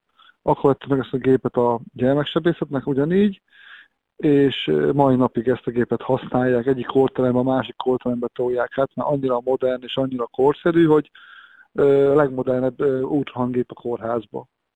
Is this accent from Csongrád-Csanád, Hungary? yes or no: yes; Szeged, Csongrád-Csanád, Hungary; hiszen közös a cél, szegediek vagyunk